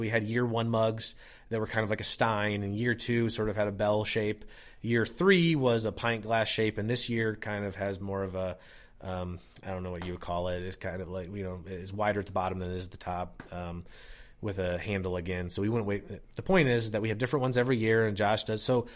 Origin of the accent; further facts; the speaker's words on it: Michigan, United States; I'm from Michigan, where you can just, you know, you go there and people just have the baby sitting on the bar, you know what I mean?